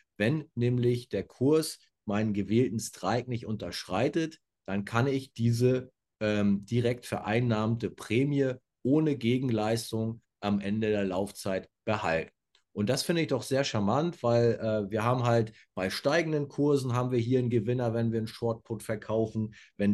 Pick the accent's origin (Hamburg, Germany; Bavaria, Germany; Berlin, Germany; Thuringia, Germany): Hamburg, Germany; In Hamburg haben wir leider nur Zweitliga-Fußball. Das heißt, als Norddeutscher fährt man natürlich ins Bremer Weserstadion